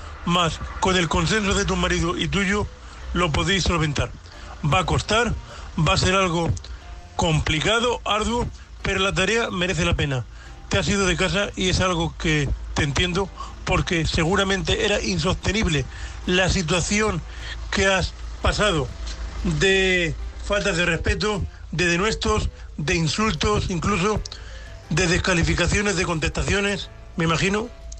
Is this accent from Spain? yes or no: yes; Region of Murcia, Spain; de Murcia